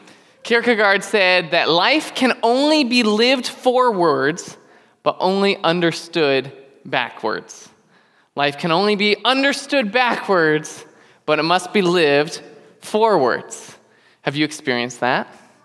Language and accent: English; Florida, United States; And I was from South Florida. I went to college in Indiana, so I could see myself basically living anywhere.